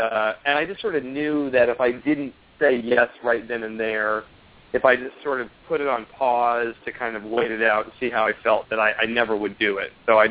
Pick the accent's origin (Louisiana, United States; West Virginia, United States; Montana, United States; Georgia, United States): Georgia, United States; when I was a kid growing up in Georgia, we had this house, our family had this house on a lake where I spent all of my summers